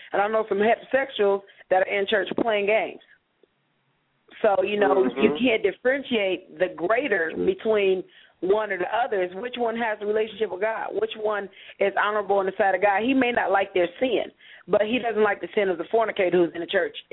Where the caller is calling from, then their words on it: Georgia, United States; I'm calling from Georgia.